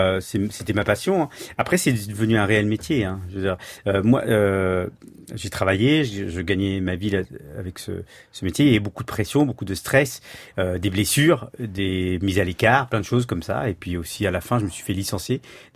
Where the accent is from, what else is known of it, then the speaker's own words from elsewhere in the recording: Andhra Pradesh, India; chez moi, mon père comprenait l'hindi et aussi le télégou, puisque nous on vient d'Andhra Pradesh